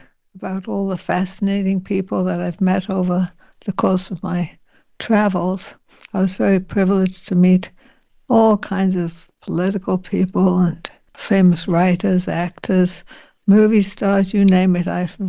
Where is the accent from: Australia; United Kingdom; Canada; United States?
Canada; And it's special because I live in Toronto. You know, I'm Canadian.